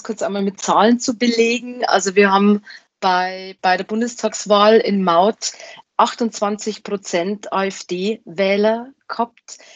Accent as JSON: {"language": "German", "country": "Austria", "said": "wir machen in der Arbeit immer wieder irgendwie Ausländerwitze über uns als Österreicher"}